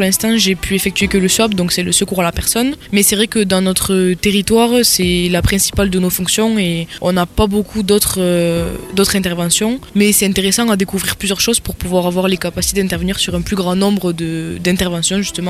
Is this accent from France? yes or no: yes; Agen, Nouvelle-Aquitaine, France; born there; J'ai 19 ans et je suis née à Agen, donc je suis d'origine du Lot-et-Garonne et habitant proche du Gers.